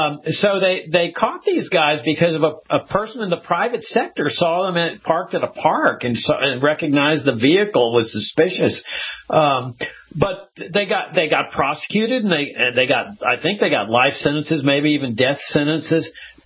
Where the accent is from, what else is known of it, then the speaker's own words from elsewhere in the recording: Texas, United States; I grew up in South Texas.